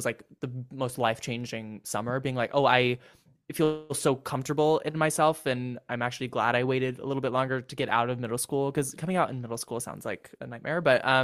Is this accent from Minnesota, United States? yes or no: no; California, United States; It was Northern. I was from the East Bay area. So not from San Francisco proper, but from a suburb in the East.